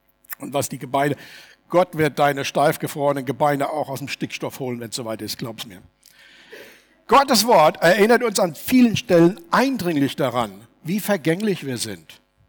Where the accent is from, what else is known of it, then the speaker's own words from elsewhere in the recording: Steinheim, Germany; ich bin in Steinheim geboren, dann ist die Familie nach Jürgesheim gezogen, da lebten wir einige Jahre, sind dann wieder nach Steinheim zurück.